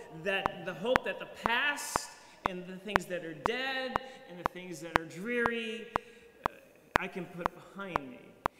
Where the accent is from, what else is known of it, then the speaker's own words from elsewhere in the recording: Gulf Coast, United States; now in New Jersey, United States; Growing up on the Gulf Coast, I grew up thinking that there was just one season, the hot, humid season.